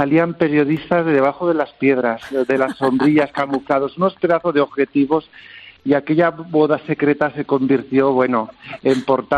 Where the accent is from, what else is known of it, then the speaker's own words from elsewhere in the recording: Miguel Esteban, Castilla-La Mancha, Spain; tuve que ir desde mi pueblo de La Mancha, Miguel Esteban